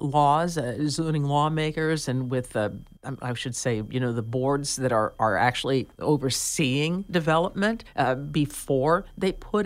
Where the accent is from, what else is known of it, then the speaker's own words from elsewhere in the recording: Ohio, United States; Now, I've seen Iowa, and I'm from Ohio.